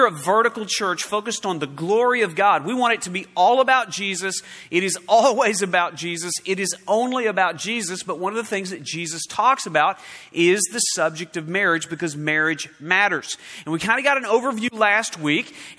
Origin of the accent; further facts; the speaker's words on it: Oklahoma, United States; moved away; I grew up in Oklahoma.